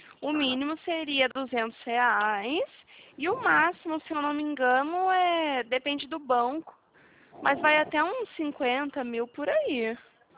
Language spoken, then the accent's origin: Portuguese; Arapongas, Paraná, Brazil; eu sou aqui de Arapongas, Paraná.